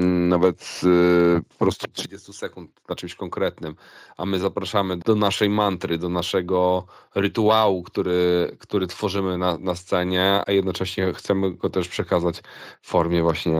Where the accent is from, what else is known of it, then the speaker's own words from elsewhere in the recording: Gdańsk, Pomeranian Voivodeship, Poland; przez to, że my jesteśmy z Gdańska, czyli już no, na tym skraju Polski, z północy